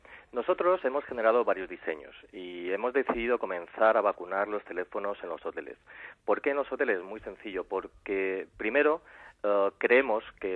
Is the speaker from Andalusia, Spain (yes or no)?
no; Community of Madrid, Spain; esa es la imagen que nosotros estamos transmitiendo como madrileños